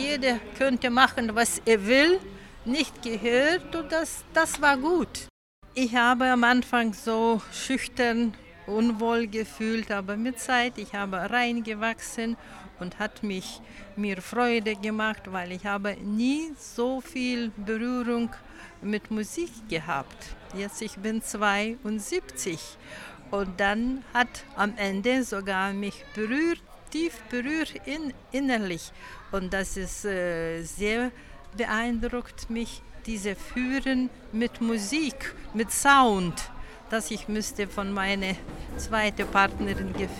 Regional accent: Lithuania; German is a second language; now in Germany; Nee, ich hatte keine Möglichkeiten, weil ich komme aus Litauen. Dort war nur ums Überleben ging in meinem ganzen Leben.

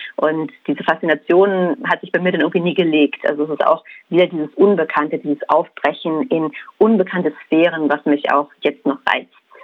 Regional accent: West Germany, Germany; Also ich bin ja in Westdeutschland aufgewachsen, das heißt, ich hatte jetzt als Kind zu der Sowjetunion jetzt keinen richtigen Bezug. Wir haben uns dann immer eher nach Westen orientiert, also mein Vater ist auch Engländer.

